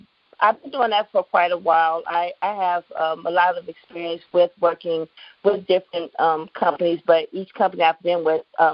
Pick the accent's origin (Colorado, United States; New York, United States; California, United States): California, United States; Oakland; in Oakland, California.